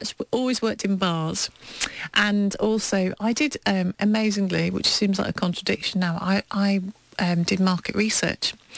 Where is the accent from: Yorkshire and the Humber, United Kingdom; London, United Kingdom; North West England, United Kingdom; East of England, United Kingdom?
North West England, United Kingdom; Liverpool; born there; I was born here, and then kind of tootled off all over the shop, and my parents are from the Midlands, so I only returned to Liverpool 5 years ago.